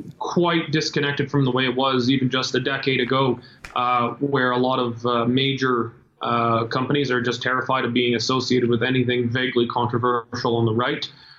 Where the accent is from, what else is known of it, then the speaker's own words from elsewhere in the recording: Canada; born there; So I love Canada. I'm born a Canadian. I wish to die a Canadian.